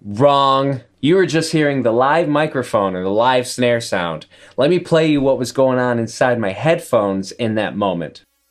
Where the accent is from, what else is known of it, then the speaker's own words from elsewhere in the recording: Detroit, Michigan, United States; I'm from the Detroit area. So is Colin. And we love that sound.